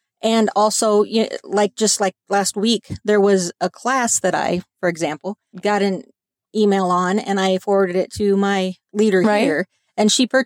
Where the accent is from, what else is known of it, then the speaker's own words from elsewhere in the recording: Iowa, United States; So I went home. And went to the technical college. I'm actually from Iowa.